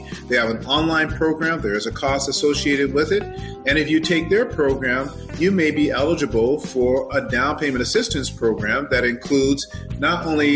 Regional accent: San Bernardino, California, United States; I'm from San Bernardino, right? Grew up right there in the hood, 3330 Gardena Street, Delman Heights, West Side. That was seriously the hood, the oldest of seven kids.

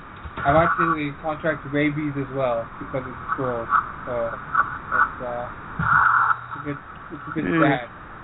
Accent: New Brunswick, Canada; I live in a hut outside in New Brunswick, Canada. So, I'm Canadian, actually.

